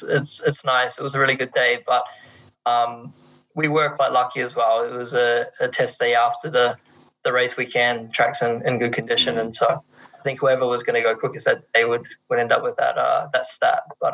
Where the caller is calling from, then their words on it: Tokyo, Japan; I'm dialing in from my bedroom in Tokyo.